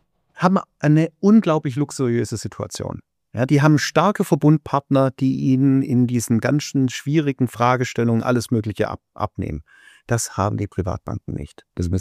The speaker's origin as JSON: {"language": "German", "region": "Baden-Württemberg", "country": "Germany", "lives_now": "Berlin, Germany", "said": "Gut, also ursprünglich, wie man hört, ich bin Schwabe, ja"}